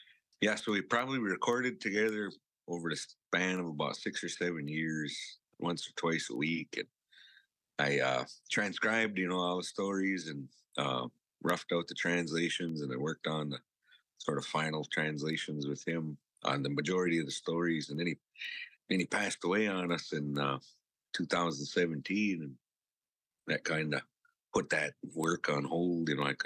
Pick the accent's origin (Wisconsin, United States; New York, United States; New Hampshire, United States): Wisconsin, United States; And I come from the Lac-Couturier Ojibwe Reservation, or Dawaza, Gayaganing, as we say in our language.